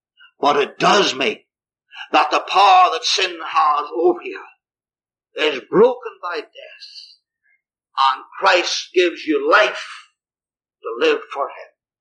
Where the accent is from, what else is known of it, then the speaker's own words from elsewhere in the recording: Ireland; and I'm Irish, and the old Irishism in me, of temper and twistedness, that is so awkward at times, and can just fly off the handle and get angry for no justifiable reason.